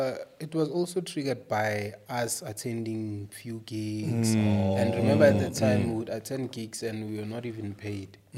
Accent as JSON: {"language": "English", "town": "Vosloorus", "region": "Gauteng", "country": "South Africa", "said": "And by the time I'm from Vosloorus, by the way."}